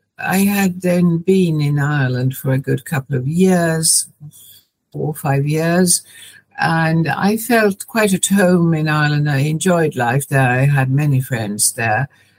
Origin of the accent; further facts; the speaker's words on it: Sweden; first language Swedish; English is a second language; When I grew up in Sweden, there wasn't much television, and certainly the little there was all in the Swedish language.